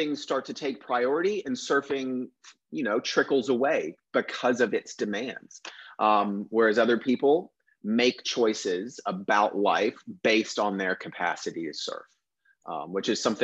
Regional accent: Florida, United States; I grew up in Florida, so I was around the water in some capacity my entire life.

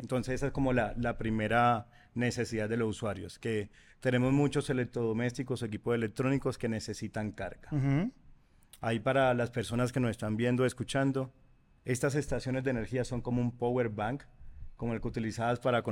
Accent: Cartagena, Bolívar, Colombia; now in Bogotá, Colombia; Yo soy cartagenero, acostumbrado al

